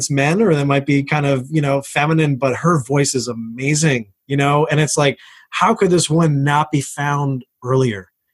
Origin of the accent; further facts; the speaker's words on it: New York, United States; So originally I'm from New York.